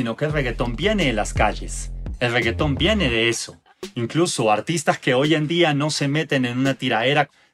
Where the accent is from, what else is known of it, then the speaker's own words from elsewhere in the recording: Argentina; now in Colombia; soy un periodista argentino radicado en Colombia